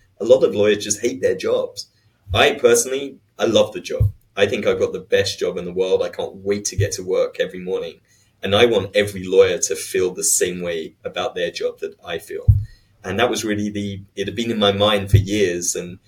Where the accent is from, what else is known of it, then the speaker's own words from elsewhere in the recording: England, United Kingdom; now in United States; So, the reason I'm a litigator in California is actually the TV show LA Law. So I was growing up in England.